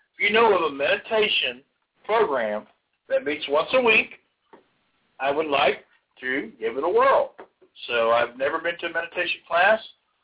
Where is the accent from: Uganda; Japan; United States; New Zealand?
United States; Sapulpa, Oklahoma; One of our listeners, Tracy, here from my hometown here in Sepulpa